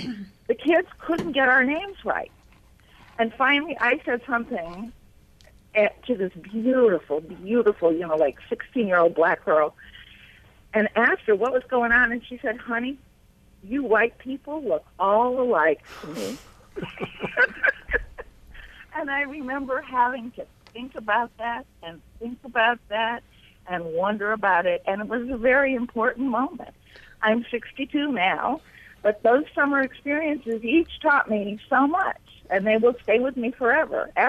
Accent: Canton, New York, United States; Well, I grew up in Canton, New York, where both of my parents worked for St. Lawrence University

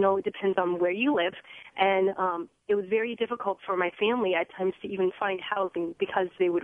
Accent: Iowa, United States; I am African-American, born and raised in Iowa.

